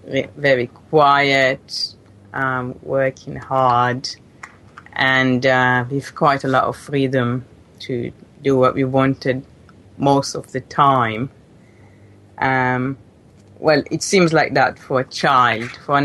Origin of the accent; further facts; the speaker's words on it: Israel; English is a second language; I grew up in kibbutz near David in Israel